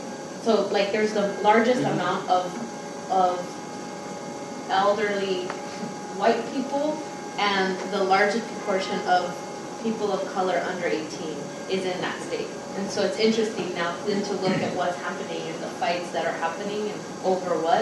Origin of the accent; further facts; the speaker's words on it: Phoenix, Arizona, United States; So for me, Chicana, my parents are Mexican, born in Mexico, I was born in Phoenix, 2 hours from Mexico, but very, culturally very far, right? I grew up saying I'm Mexican.